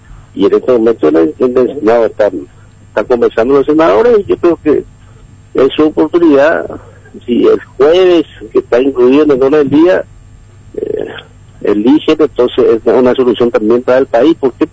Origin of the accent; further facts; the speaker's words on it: Paraguay; Hemos cumplido claramente como ciudadanos paraguayos